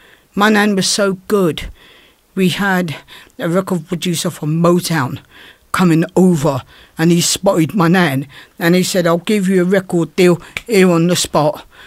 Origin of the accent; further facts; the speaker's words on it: London, United Kingdom; I grew up in Notting Hill. So I walk out to the side my front door and I'm outside the Notting Hill Carnival.